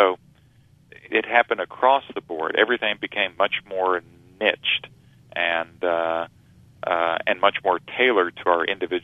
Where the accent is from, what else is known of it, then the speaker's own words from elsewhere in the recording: Kentucky, United States; And then parts of my home state of Kentucky have just fallen into this incredible prescription drug abuse problem.